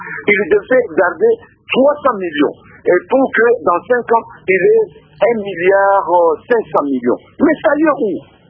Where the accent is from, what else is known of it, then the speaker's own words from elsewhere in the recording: DR Congo; ici chez nous en République démocratique du Congo